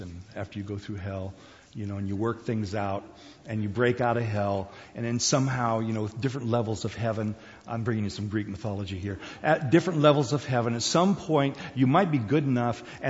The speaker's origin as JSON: {"language": "English", "country": "South Korea", "tie": "born or raised there", "said": "as I grew up in Korea. We would go to the beach every summer, meet the same people."}